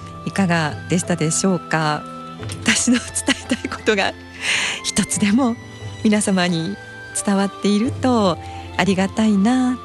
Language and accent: Japanese; Tatebayashi, Gunma, Japan; 私は館林の出身なんですが